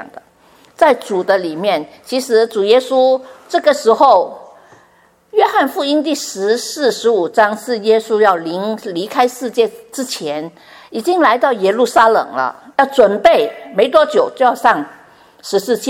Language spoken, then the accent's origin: Chinese; Chaozhou, Guangdong, China; 我是潮州人，所以每一个人一听说你是潮州人就讲一句话，自己顾自己啊